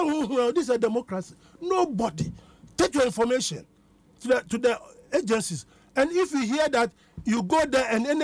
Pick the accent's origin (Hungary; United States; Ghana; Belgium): Ghana; born there; I was born in Gold Coast.